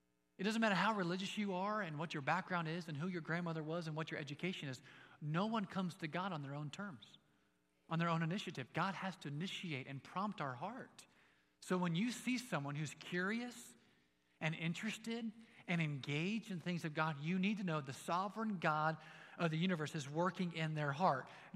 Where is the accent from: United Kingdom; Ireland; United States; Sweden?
United Kingdom; Scotland; like I'm Scottish, wee little man up in a tree.